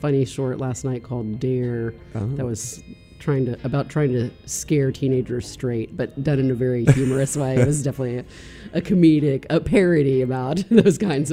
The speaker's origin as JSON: {"language": "English", "town": "Little Rock", "region": "Arkansas", "country": "United States", "tie": "born or raised there", "lives_now": "New York, United States", "said": "I live in Brooklyn, New York, but I grew up in Little Rock, Arkansas"}